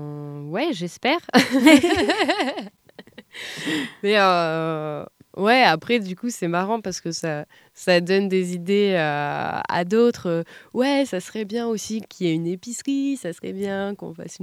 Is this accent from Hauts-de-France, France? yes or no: yes; Hauts-de-France, France; nous, on est Picard tous les deux.